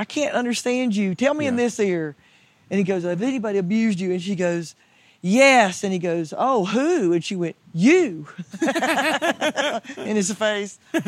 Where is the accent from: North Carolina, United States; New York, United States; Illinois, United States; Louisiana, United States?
North Carolina, United States; Charlotte; Charlotte.